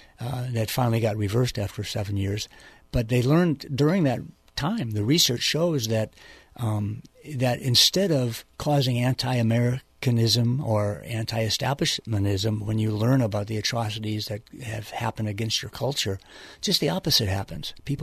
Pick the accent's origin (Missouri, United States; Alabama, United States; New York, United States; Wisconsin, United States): Missouri, United States; Oh, absolutely. I grew up in Missouri, and it was a big deal.